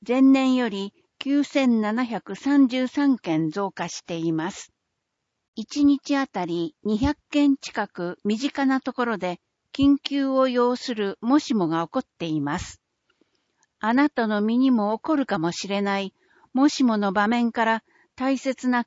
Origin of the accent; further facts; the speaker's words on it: Hirakata, Osaka, Japan; 私は枚方育ちで、町も人も大好きです。